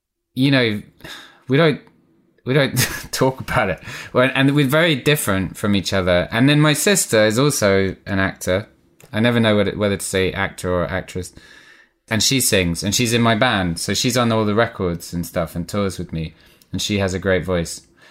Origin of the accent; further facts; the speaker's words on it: South Africa; born there; I was born in South Africa.